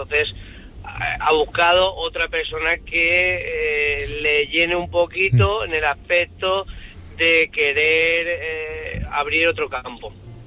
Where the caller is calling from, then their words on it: Alicante, Valencian Community, Spain; de Alicante.